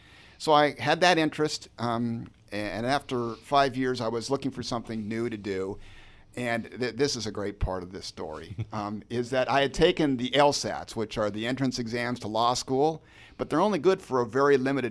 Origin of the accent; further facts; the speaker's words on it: Portland, Oregon, United States; also born or lived in California; Well, I grew up actually in Portland, even though I was born in California. Hate to admit that, but yes, I was born in California.